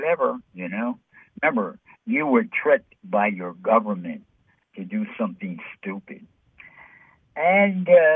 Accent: New York City, New York, United States; Yeah, you know, I'm from New York.

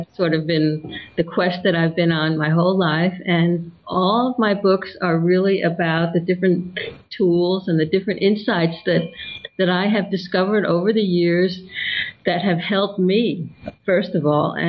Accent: Washington, D.C. area, United States; I grew up in the United States, and during the 1960s, I grew up in the suburb of Washington, D.C., because my father worked in the Pentagon.

